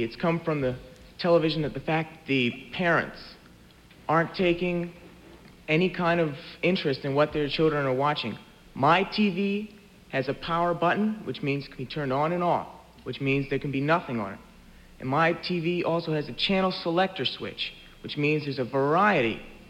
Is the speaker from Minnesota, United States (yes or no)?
no; Arlington, Virginia, United States; I'm age 17, and I'm from Arlington, Virginia, which is no more than 200 yards across the Potomac River out there.